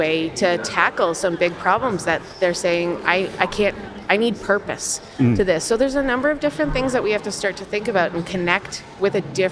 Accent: Canada; The only reason I got to work directly with Ford World Headquarters as a Canadian was because we went remote.

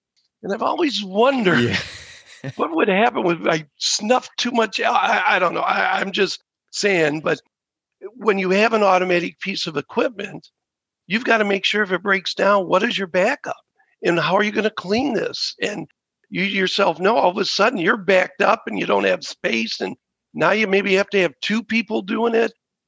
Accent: Detroit, Michigan, United States; as you know, I'm from the Detroit area.

